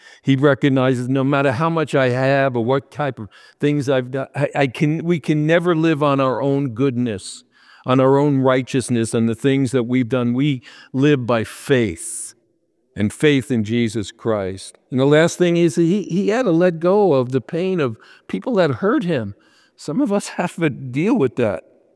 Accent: New York, United States; I'm from New York and you don't want to be there amongst a million people

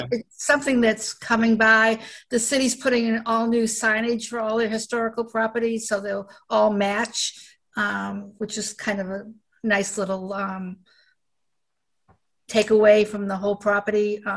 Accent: Quincy, Massachusetts, United States; I'm not too sure what it is. And I should know because I'm been born and bred in Quincy.

